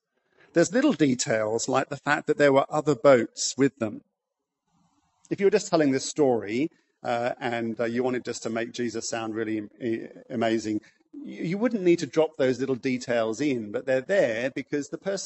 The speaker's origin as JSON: {"language": "English", "country": "United Kingdom", "said": "I'm a Brit, so I know about talking about the weather."}